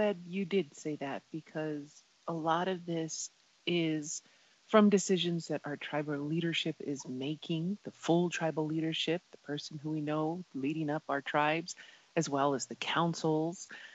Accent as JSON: {"language": "English", "town": "Isleta Pueblo", "region": "New Mexico", "country": "United States", "said": "from Isleta Pueblo."}